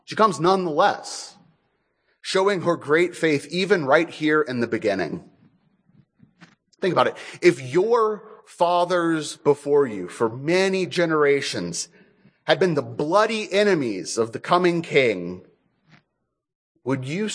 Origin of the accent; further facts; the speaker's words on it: Sierra Vista, Arizona, United States; You all know that I'm from Sierra Vista.